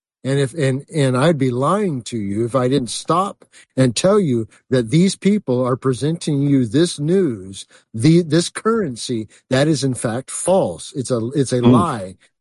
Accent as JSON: {"language": "English", "town": "Agoura Hills", "region": "California", "country": "United States", "tie": "born or raised there", "said": "Yeah, the area I grew up in Los Angeles County is called Agoura Hills."}